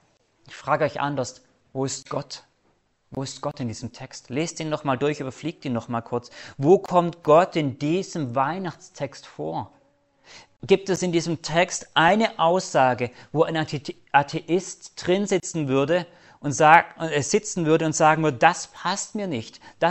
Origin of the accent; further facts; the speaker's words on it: Tübingen, Baden-Württemberg, Germany; born there; für mich ideal, ich bin in Tübingen geboren, das wäre heute geschickt.